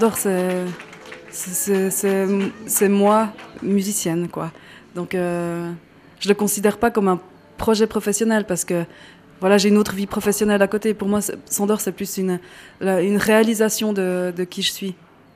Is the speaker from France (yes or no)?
yes; Bourgogne-Franche-Comté, France; je suis originaire du Jura.